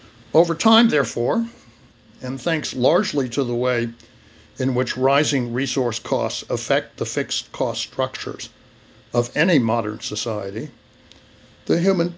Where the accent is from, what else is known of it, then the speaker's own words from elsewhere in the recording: Texas, United States; on the southern border of my home state here in Texas.